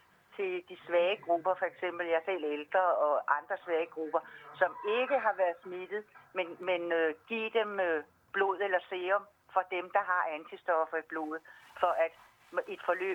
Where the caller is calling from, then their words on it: Helsingør, Capital Region of Denmark, Denmark; og jeg kommer fra Helsingør.